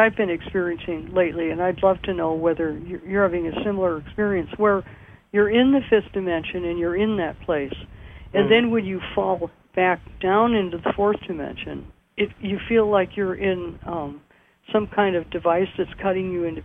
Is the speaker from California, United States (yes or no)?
yes; California, United States; I certainly have a few thoughts about that, speaking to you as a Californian.